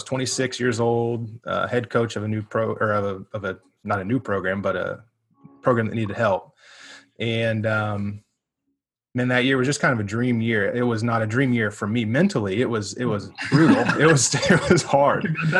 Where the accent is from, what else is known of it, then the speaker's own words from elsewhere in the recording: Topeka, Kansas, United States; I was born in Topeka, Kansas, raised in Topeka, Kansas.